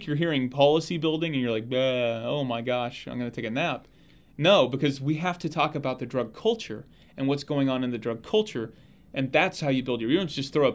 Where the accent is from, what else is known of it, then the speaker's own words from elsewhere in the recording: Kansas, United States; Kansas, which again, this is our home state, it's our home turf, we're all over.